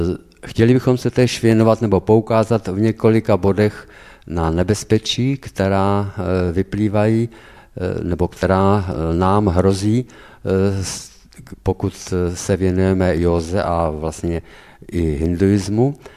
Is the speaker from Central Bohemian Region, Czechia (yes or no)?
no; Havířov, Moravian-Silesian Region, Czechia; jsme z Havířova, jsme z podobné církve, nebo ze stejné církve jako tady, to znamená z apoštolské církve.